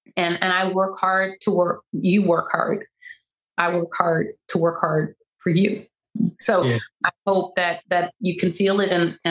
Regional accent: the South, United States; I hope everybody learns it everywhere, but I know we learned it growing up in the South.

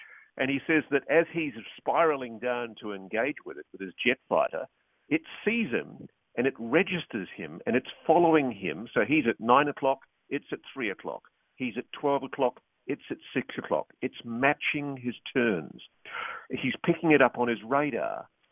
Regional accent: Australia; there was a lot of goodwill towards me as an Australian journalist

